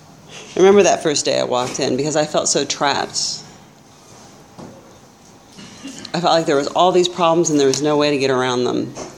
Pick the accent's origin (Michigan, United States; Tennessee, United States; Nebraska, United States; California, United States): California, United States; Arroyo Grande; and I'm from Arroyo Grande.